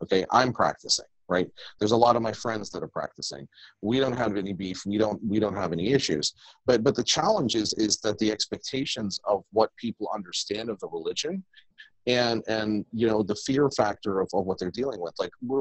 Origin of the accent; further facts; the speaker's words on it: United States; because I'm a conservative and I'm an American Muslim